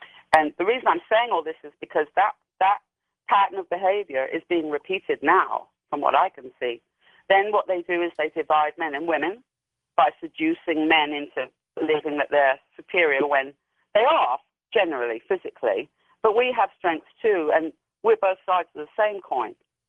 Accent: United Kingdom; accent: British; you can tell from my accent that I'm from Britain, and I was educated there.

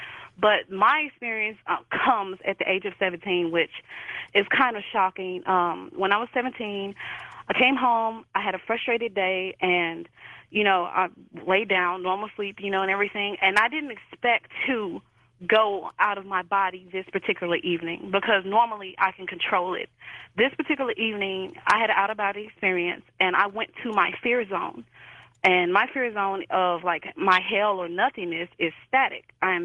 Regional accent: St. Louis, Missouri, United States; now in Indianapolis, United States; I'm calling from Indianapolis. Okay, great. Thanks. Well, I'm originally from St. Louis, for one.

